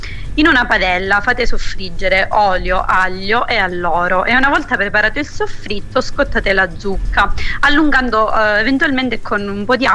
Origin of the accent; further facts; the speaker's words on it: Acri, Calabria, Italy; No, in realtà io sono calabrese, in particolare di Agri, in provincia di Cosenza.